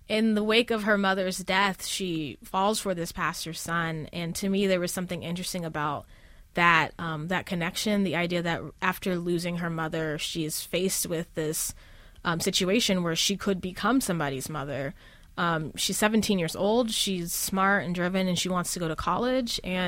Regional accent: Oceanside, California, United States; also born or lived in Ann Arbor; So I grew up in Oceanside, which is a military town.

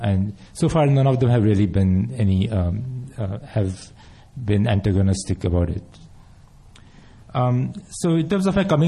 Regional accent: Mumbai, Maharashtra, India; also born or lived in Pune; I grew up in India. I was born in Mumbai, and I grew up in Mumbai and Pune, which is a city about 100 miles from Mumbai.

